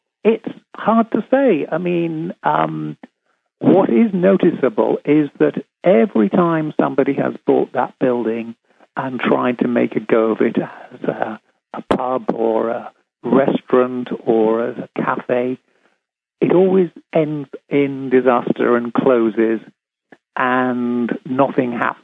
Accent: Scarborough, Yorkshire and the Humber, United Kingdom; because I grew up there in Scarborough, which is a town in the middle between the moors and the wolves, coastal town.

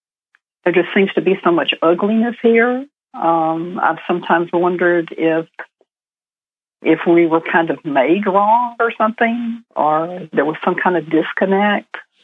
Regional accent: Mississippi, United States; born there; I was born in Mississippi to a mom who was a Christian fundamentalist and to a dad who was almost an atheist

